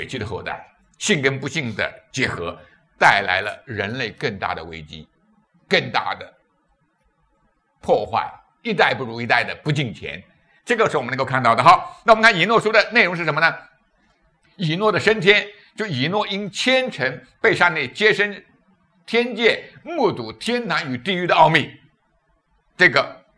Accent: China; 我们中国文化里面很多东西真的不是很好的

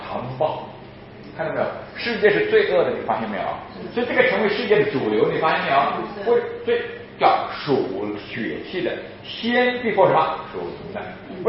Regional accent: China; 所以到中国到现在我们中国人都是什么？种地的不好，种地的地位不高，对不对啊？

